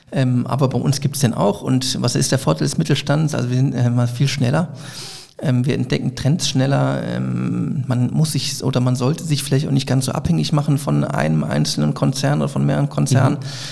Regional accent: Bergisch Gladbach, North Rhine-Westphalia, Germany; born there; Ich bin leider selbst kein Kölner, sondern ich bin in Bergisch-Gladbach geboren.

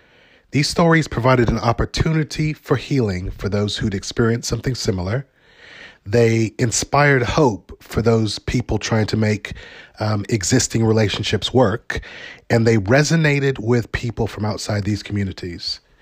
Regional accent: United States; Did I mention I'm Ugandan American, my wife is Indian, and we have two beautiful mixed race children?

